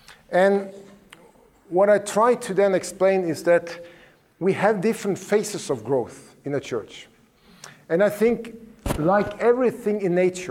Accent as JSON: {"language": "English", "country": "Norway", "second_language": "English", "said": "I'm coming from Norway."}